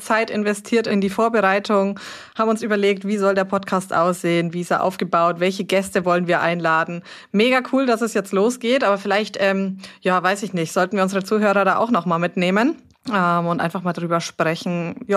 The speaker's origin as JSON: {"language": "German", "town": "Nuremberg", "region": "Bavaria", "country": "Germany", "moved": "as an adult", "lives_now": "Hamburg, Germany", "said": "bin 32 Jahre alt, komme ursprünglich aus dem Nürnberger Raum. Man hört es an meinem Dialekt, ich werde oft wegen meinem rollenden R verarscht."}